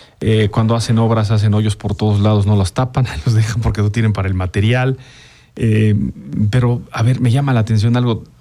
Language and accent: Spanish; Mexico; Soy mexicano, el agua es de los mexicanos